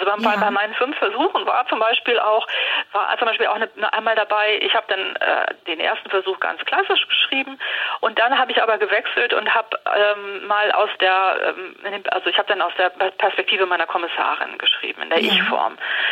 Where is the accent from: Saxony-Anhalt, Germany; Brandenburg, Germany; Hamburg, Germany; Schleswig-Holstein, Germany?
Hamburg, Germany; Sylt war für mich naheliegend, weil ich bin aus Hamburg, ich bin als Kind das erste Mal auf Sylt gewesen